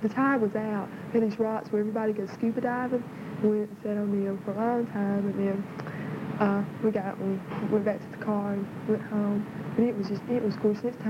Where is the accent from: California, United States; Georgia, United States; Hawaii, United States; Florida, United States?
Florida, United States; born there; I was born on June 26, 1958 in Central Florida.